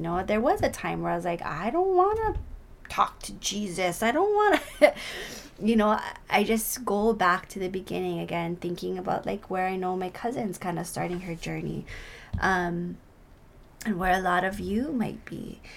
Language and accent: English; Hawaii, United States; And sometimes as a Hawaiian or just, you know, a native person